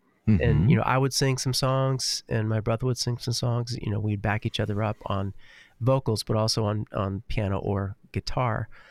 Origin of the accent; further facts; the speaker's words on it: Altoona, Wisconsin, United States; moved away as an adult; now in Nashville, United States; You know, I never really had any reason to move from my hometown that I grew up in, which is Altoona, Wisconsin, close to Eau Claire, which is the larger city.